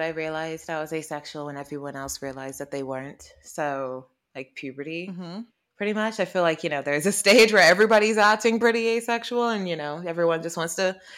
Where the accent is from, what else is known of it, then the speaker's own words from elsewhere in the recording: Reading, South East England, United Kingdom; Because I am from Reading. I was born in Reading and I have a weird accent because I watched a lot of Cartoon Network and Nickelodeon as a kid, and it permanently messed up my accent for the rest of my life.